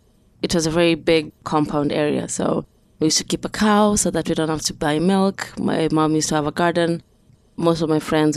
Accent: Nairobi, Kenya; born there; And I was born in Nairobi, Kenya.

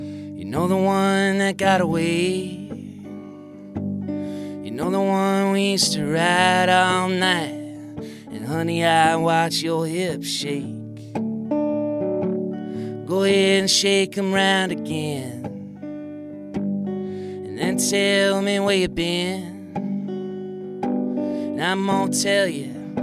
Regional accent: Canton, Michigan, United States; It's Canton, Michigan. It's not that small, I suppose. Yeah. But I've it's just the burbs, man.

